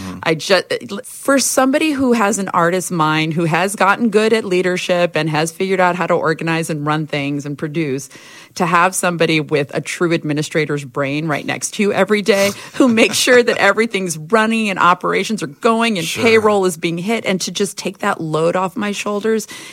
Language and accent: English; Hawaii, United States; also born or lived in California / Northern Virginia; I was born in California, yeah. But my childhood was mostly on the Big Island of Hawaii.